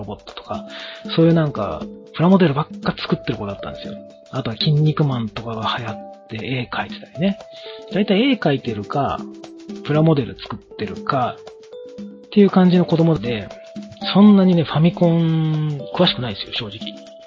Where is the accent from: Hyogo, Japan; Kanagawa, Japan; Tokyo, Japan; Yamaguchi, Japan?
Kanagawa, Japan; Yokohama; 僕横浜出身なんですけど、繁華街で遊んでた覚えしかないですよね。